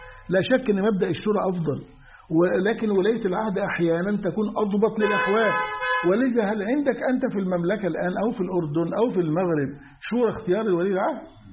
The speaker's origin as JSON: {"language": "Arabic", "country": "Egypt", "said": "وده حدث عندنا في مصر عقب مقتل عبد الناصر"}